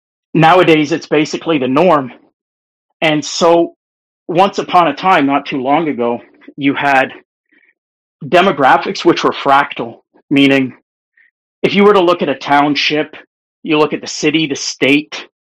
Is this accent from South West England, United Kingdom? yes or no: no; Scotland, United Kingdom; I'm Scottish like you, and my family came here.